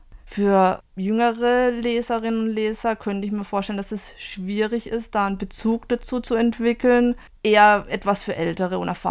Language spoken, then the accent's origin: German; Germany; Das war für mich ein bisschen schwierig, ich komme aus Südwestdeutschland.